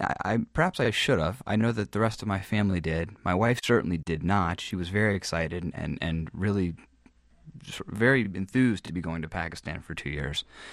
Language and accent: English; United States; no, I'm an American. I'm an American.